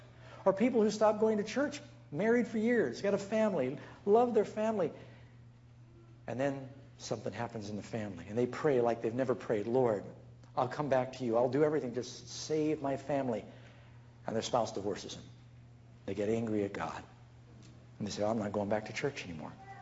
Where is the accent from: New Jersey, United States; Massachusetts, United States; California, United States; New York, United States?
California, United States